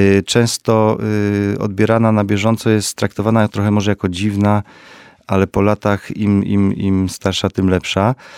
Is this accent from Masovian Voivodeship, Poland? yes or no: no; Zakopane, Lesser Poland, Poland; wczoraj byłem w miejscu, w którym się urodziłem, w Zakopanem, w takim domu na Kasprusiach. I jak sobie przypomnę ten czas, 82 rok, ja byłem wtedy małym bajtlem.